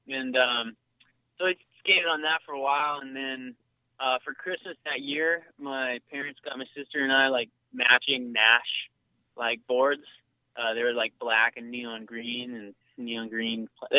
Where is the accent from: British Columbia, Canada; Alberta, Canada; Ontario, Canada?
British Columbia, Canada; Maple Ridge; born or raised there